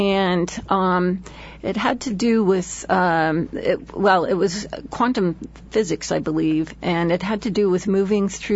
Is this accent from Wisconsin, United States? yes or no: no; Palo Alto, California, United States; also born or lived in Chelsea, Massachusetts; I was born in Chelsea, Massachusetts. My father was in the military and the Navy at the time. And I think in the first 2 years of my life, we moved roughly, or my mother moved us about 13 times. She was following my dad. And we ended up settling in Palo Alto.